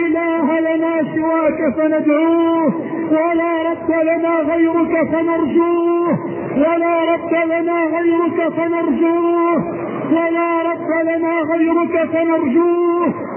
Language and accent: Arabic; Egypt; اللهم اجعل بلدنا مصر راحة للأمن والأمان